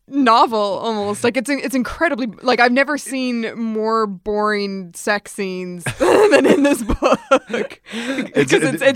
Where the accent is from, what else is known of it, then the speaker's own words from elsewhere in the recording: United States; accent: American; Though I'm like, I'm one to talk with my American accent.